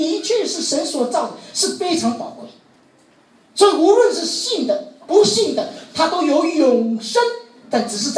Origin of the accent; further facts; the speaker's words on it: China; 这个就是我们中国人讲的灵魂